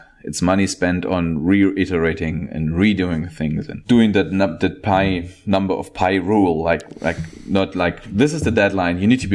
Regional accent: Germany; I'm from Germany.

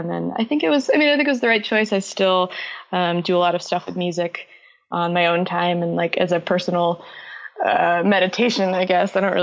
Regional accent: Texas, United States; moved away as an adult; Yeah, I was born and bred in Texas. I grew up in the Dallas-Fort Worth area, okay. And I lived there up through the end of high school, and then I hightailed it to the East Coast for college.

